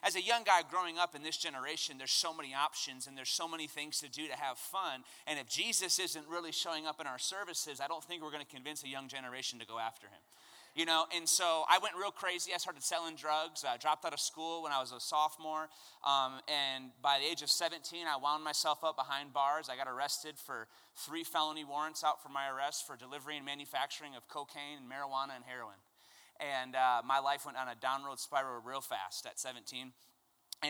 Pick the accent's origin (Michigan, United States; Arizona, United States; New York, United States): Michigan, United States; Midland; I'm originally from Michigan.